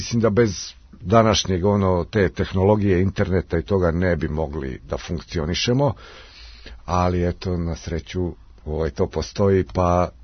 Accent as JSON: {"language": "Serbian", "town": "Karlovac", "region": "Karlovac County", "country": "Croatia", "tie": "born or raised there", "said": "sa Vladom sam odrastao zajedno u Karlovcu"}